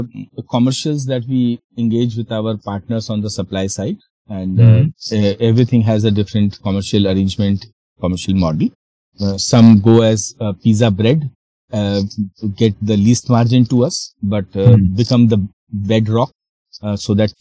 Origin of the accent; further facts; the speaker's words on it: Khagaria, Bihar, India; a fertilizer shop in my hometown, Bihar, Khagadia, sells football